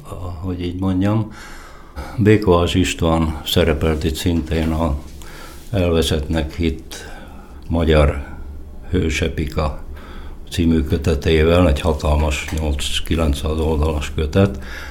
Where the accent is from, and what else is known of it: Slovakia